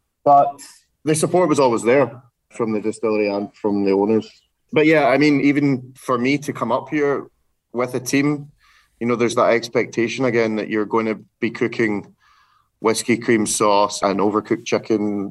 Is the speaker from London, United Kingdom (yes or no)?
no; Glasgow, Scotland, United Kingdom; But I'm from Glasgow, so I'm keeping to my roots slightly